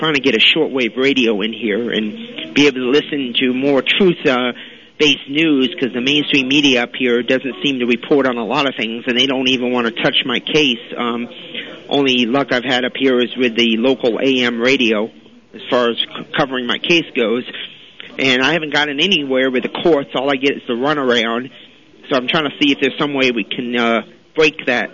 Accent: United States; now in Canada; Hey, I'm an American up here.

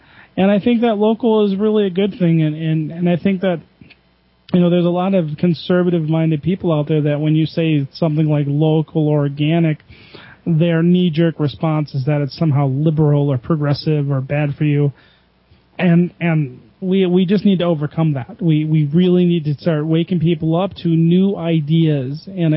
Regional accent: Detroit, Michigan, United States; also born or lived in Colorado; I'm from Detroit and from the Midwest, and we just don't like the culture back there, back east.

